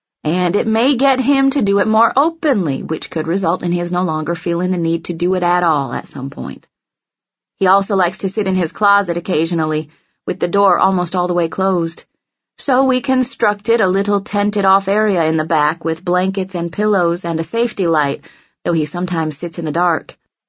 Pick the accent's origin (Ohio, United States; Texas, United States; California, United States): Texas, United States; I've never made so much queso in my life, and I'm from Central Texas.